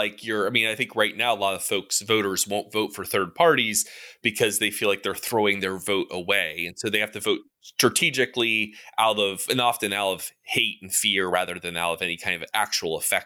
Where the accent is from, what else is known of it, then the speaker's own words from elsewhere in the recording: Maine, United States; And that glorious place is my home state, Maine. That's right, baby. We got lighthouses, we got lobsters, and we got ranked choice voting.